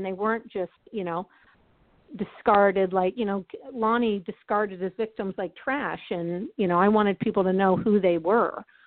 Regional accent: Ottawa, Ontario, Canada; now in Los Angeles, United States; I came from Ottawa, which, you know, there's not very many murders in Ottawa. So when I moved to Los Angeles

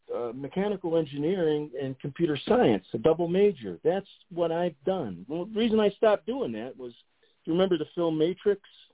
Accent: United States; I, as an American, especially a dyed-in-the-wool, red, white, and true blue American

